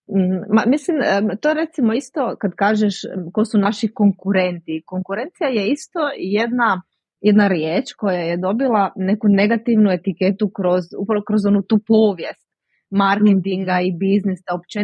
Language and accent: Croatian; Istria County, Croatia; netko je kao ja iz Istre, a netko drugi iz Dalmacije, netko drugi iz Zagreba